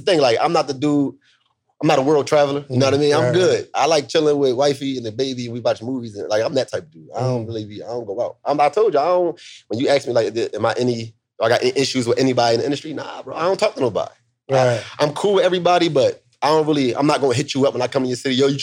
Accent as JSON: {"language": "English", "town": "Philadelphia", "region": "Pennsylvania", "country": "United States", "tie": "born or raised there", "said": "Just, you know, growing up in Philly, bro, I never had no money."}